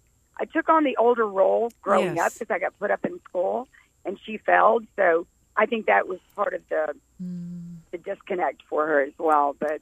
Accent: Atlanta, Georgia, United States; I grew up in Atlanta, but I spent a lot of my time at my grandmother's in Alabama.

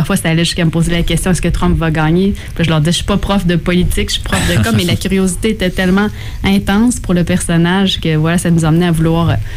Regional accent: Quebec, Canada; en tant que Québécois qui sommes à l'extérieur pourtant des États-Unis

